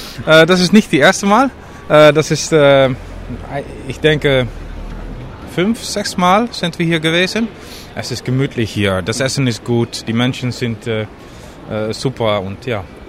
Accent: Netherlands; German is a second language; Ich bin aus Holland und wir wollen genießen und erholen

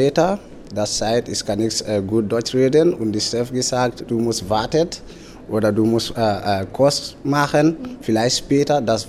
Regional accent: Gambia; German is a second language; now in Germany; Ich komme aus Gambia.

